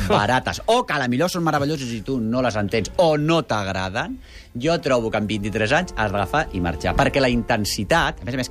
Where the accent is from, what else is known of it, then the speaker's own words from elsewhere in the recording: Madrid, Community of Madrid, Spain; a Madrid, jo, per exemple, que soc de Lavapiés